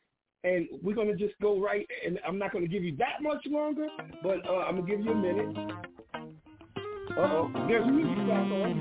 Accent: Newark, New Jersey, United States; chains of events that are going on in my hometown, the city that I love, the city of Newark, New Jersey.

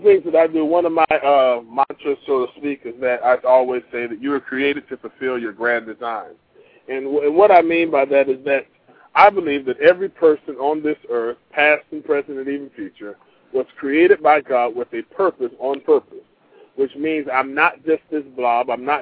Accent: Port Salerno, Florida, United States; also born or lived in Manhattan; now in Orlando, United States; Well, I was born in Manhattan, New York, but I moved to Florida at a very early age, and I was reared in a little fisherman's town called Port Salerno, Florida.

